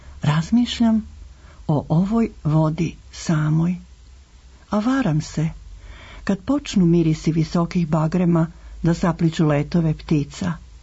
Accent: Senta, Vojvodina, Serbia; born there; also born or lived in Belgrade; Rođena sam u Senti, na severu Vojvodine.

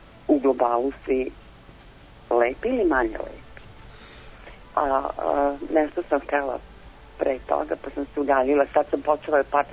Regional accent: Vojvodina, Serbia; kad se skupimo mi iz provincije, a nas su uglavnom zvali Prečani, mm-hmm. pošto smo mi iz Vojvodine.

